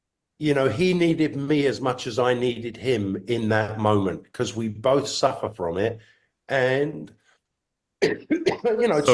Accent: Brixton, London, United Kingdom; South London, Brixton, a lot of it, a lot of drugs.

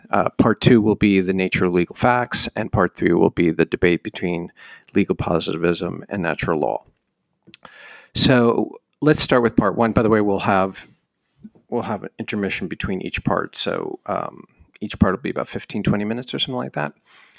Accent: New Jersey, United States; I grew up in New Jersey and listened to … all through my childhood.

